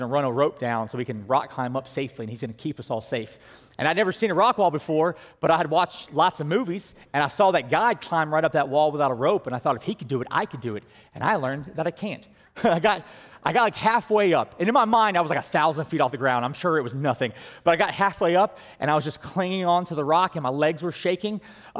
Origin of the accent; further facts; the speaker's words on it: Georgia, United States; And I'm from South Georgia. I've never seen a rock wall before in my life